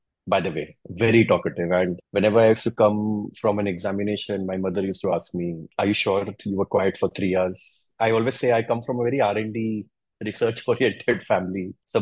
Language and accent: English; Bhopal, Madhya Pradesh, India; also born or lived in Mumbai / Delhi; So my father was with the Reserve Bank. So I was born in Bombay. We moved to Delhi. Then I did my 7th to 12th in Bhopal.